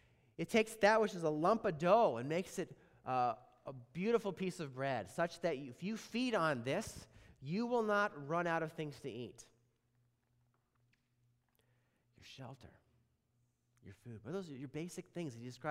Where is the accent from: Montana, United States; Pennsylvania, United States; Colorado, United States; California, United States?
Montana, United States; was speaking to followers in Montana, okay? My home state.